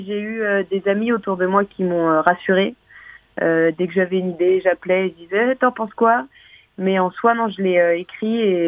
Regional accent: Pays de la Loire, France; notamment moi je viens de Vendée, donc je demande si les gens connaissent la Vendée

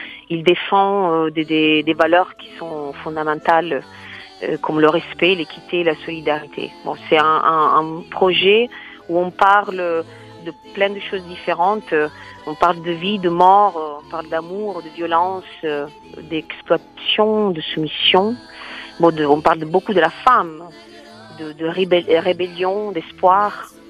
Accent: Italy; Moi, je suis italienne, voilà

